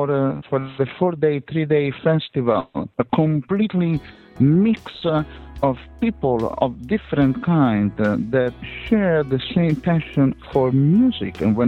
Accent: Florence, Tuscany, Italy; especially for my hometown team, Fiorentina

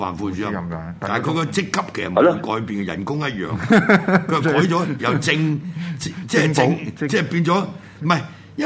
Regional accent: Hong Kong; 我做撚咗就嚟七十年香港人，係咪？我香港出世

